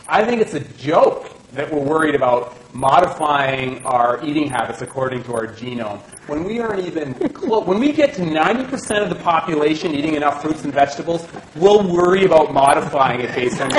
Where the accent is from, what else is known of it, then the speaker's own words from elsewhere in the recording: Alberta, Canada; don't mind me answering in English because that's the only option I have. So I'm from Alberta.